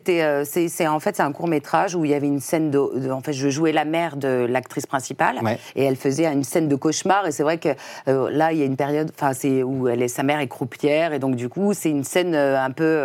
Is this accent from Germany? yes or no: no; Compiègne, Hauts-de-France, France; born there; Le 20 juillet 1961, et à Compiègne, dans l'Oise. Donc, je suis picarde.